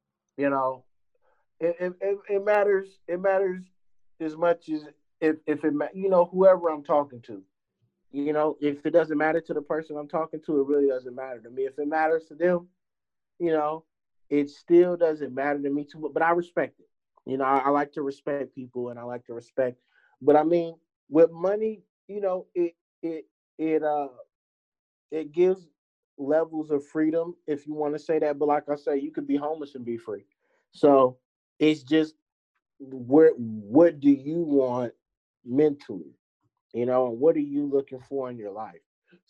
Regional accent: Berkeley, California, United States; I mean, I grew up in Berkeley, low income housing.

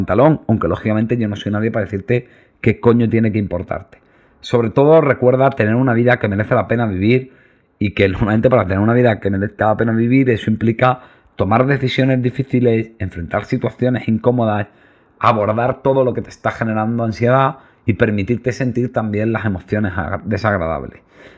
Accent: Granada, Andalusia, Spain; que soy muy de Granada

